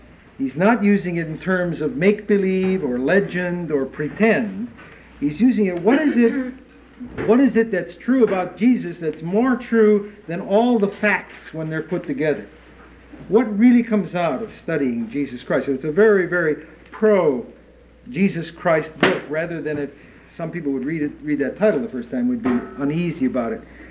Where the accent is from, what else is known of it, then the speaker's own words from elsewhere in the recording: Chicago, Illinois, United States; from Chicago, suburban Chicago.